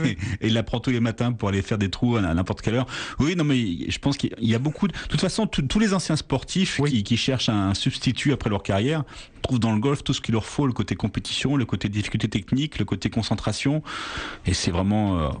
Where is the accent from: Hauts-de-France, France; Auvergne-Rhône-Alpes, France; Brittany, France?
Auvergne-Rhône-Alpes, France; Bourg-en-Bresse; Je sais que chez moi, à Bourg-en-Bresse, il y a un golf semi-municipal